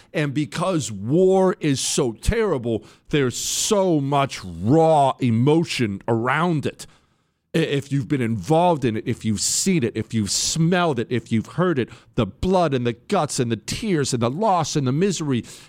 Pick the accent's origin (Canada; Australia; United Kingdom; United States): United States; I'm an American. And as an American, the only thing I will accept is unconditional surrender.